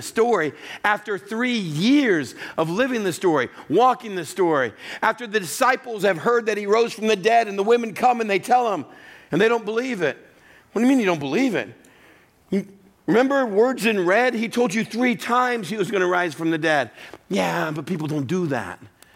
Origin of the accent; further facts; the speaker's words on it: Texas, United States; I grew up in West Texas. I grew up around a lot of rattlesnakes. We lived about 20 minutes, 20 miles outside of El Paso, Texas. Nothing but desert.